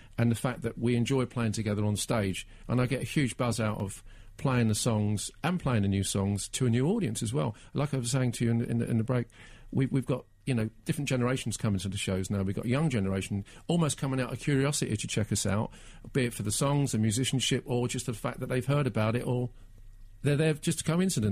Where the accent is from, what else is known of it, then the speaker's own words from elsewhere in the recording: Slough, South East England, United Kingdom; accent: Slough; My Slough accent's still strong, you know, I'll never lose that.